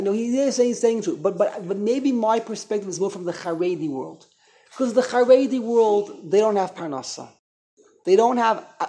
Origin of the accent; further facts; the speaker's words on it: United States; But I'm an American. I'm an American. I feel secure.